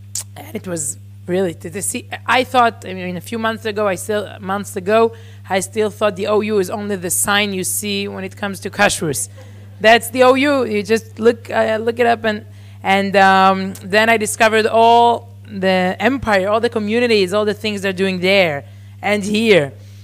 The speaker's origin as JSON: {"language": "English", "town": "Herzliya", "region": "Tel Aviv District", "country": "Israel", "tie": "born or raised there", "second_language": "English", "said": "And I was brought up here in Herzliya, near Tel Aviv."}